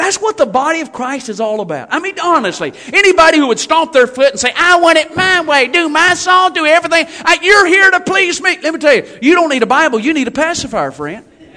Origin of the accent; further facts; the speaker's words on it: Kentucky, United States; moved away; I'm from Kentucky. I grew up there. I've been here now 4.5 years. I love it here.